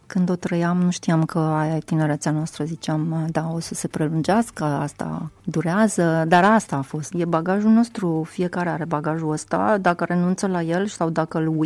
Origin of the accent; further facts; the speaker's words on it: Brăila, Brăila County, Romania; now in Iași, Romania; Nu sunt născut aici, dar așa le spun.